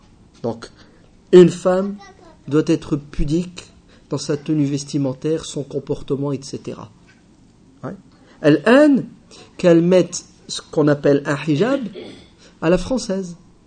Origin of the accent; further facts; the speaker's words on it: France; En tant que Français, je la condamne. En tant que Français, pas en tant